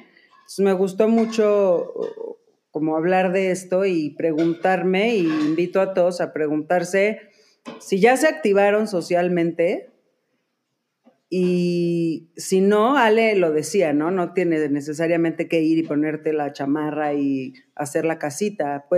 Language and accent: Spanish; Mexico; Soy mexicana y entonces el recordarme que tengo un compromiso social con este México